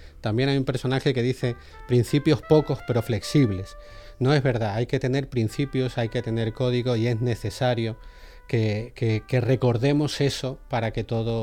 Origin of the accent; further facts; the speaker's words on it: Castilla-La Mancha, Spain; Yo soy manchego